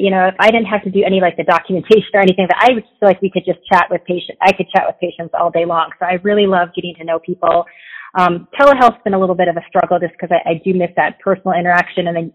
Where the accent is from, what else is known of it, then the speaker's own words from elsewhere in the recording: Minnesota, United States; moved away as an adult; I did not grow up in Utah, so I grew up in Minnesota, and I joined the military.